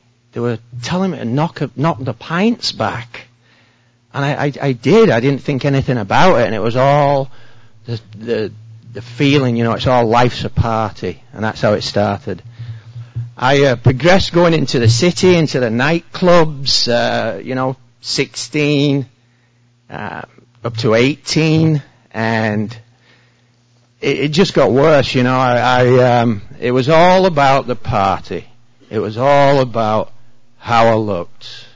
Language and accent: English; England, United Kingdom; I was born in England, 1968, not Kentucky. I was raised in a very rural village. Everybody knew everybody. It was farms, very serene, peaceful.